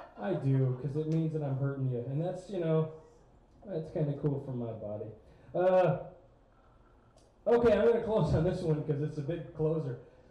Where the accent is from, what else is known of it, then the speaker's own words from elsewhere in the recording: New York, United States; I grew up in New York, but I took her along with me last Christmas